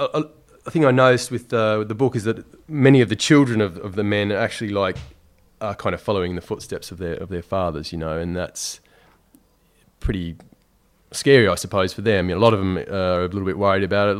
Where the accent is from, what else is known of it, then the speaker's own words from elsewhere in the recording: Tasmania, Australia; now in London, United Kingdom; I was brought up in Tasmania, in essentially like a small country town.